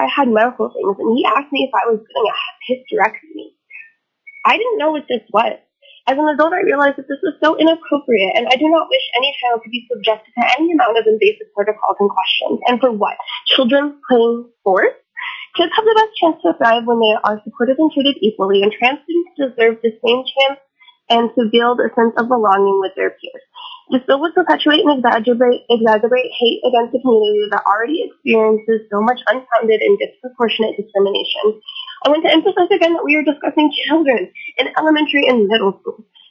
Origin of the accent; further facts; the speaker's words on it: Anchorage, Alaska, United States; I am from Anchorage, calling on behalf of myself in opposition to House Bill 183.